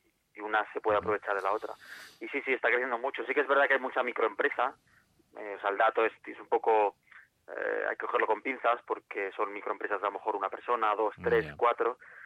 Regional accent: Barcelona, Catalonia, Spain; en Barcelona concretamente, donde soy yo todavía y donde se ha hecho el Game Lab, pues todavía más.

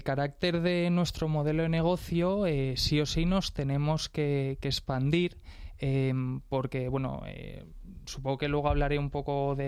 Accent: Madrid, Community of Madrid, Spain; Sí, soy madrileño.

